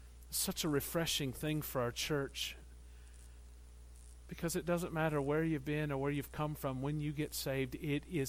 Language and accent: English; Anna, Illinois, United States; I grew up in Southern Illinois. I don't know if you know where Southern Illinois is. This is not it. Okay, when I'm in Chicago and I say Southern Illinois, they think Joliet. I'm from Anna, Illinois.